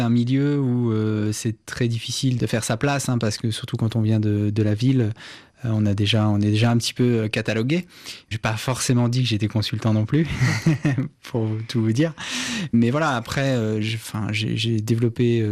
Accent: Grand Est, France; Donc, je suis né dans les Vosges.

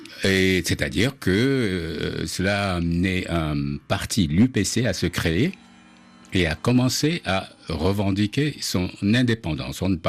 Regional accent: West, Cameroon; first language Medumba; je me surprenais à parler à certains de mes camarades ma langue maternelle.

